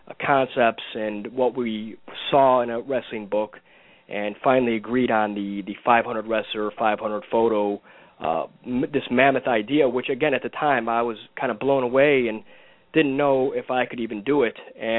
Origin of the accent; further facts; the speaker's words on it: Fort Lauderdale, Florida, United States; I grew up in South Florida